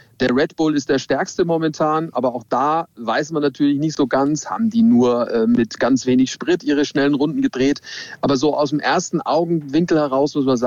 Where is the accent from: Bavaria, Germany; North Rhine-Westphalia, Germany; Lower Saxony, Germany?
Bavaria, Germany; Nuremberg; ich komme ja, wie gesagt, aus Nürnberg